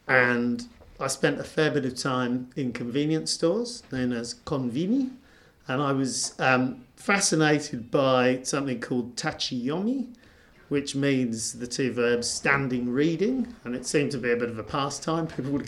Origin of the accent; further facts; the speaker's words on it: East of England, United Kingdom; because I grew up in Bedfordshire.